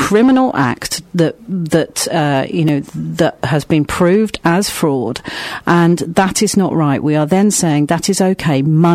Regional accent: South East England, United Kingdom; now in Bristol, United Kingdom; I identified very much as being English, being Kentish, because I'm from the southeast and not from over this part of the world. But I've made Bristol my home, and I love it.

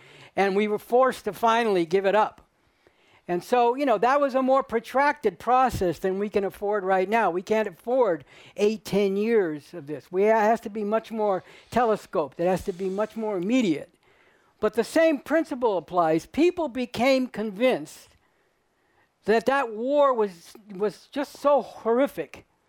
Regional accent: Berkeley, California, United States; because I came from Berkeley

